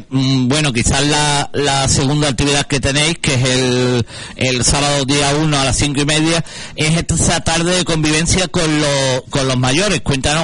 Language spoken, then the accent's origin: Spanish; Utrera, Andalusia, Spain; Yo que soy de Utrera tengo que partir una lanza, que Utrera también es cuna del flamenco y ha tenido grandes cantadores de flamenco, y hay mucha tradición en este cante.